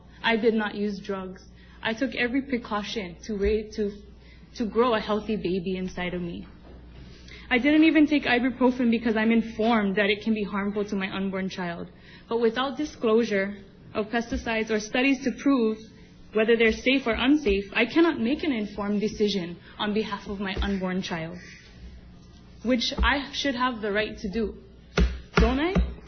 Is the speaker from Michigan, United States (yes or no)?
no; Kekaha, Hawaii, United States; also born or lived in Waimea Valley; I was born and raised in Waimea Valley and Kekaha on the west side. As a west side resident